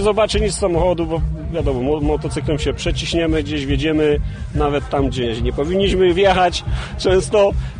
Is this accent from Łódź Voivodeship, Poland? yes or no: yes; Parcice, Łódź Voivodeship, Poland; Z Parcic.